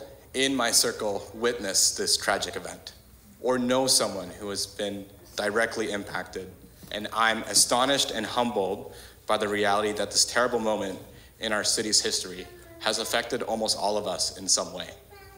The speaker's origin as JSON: {"language": "English", "country": "Canada", "said": "I am a second generation Filipino Canadian."}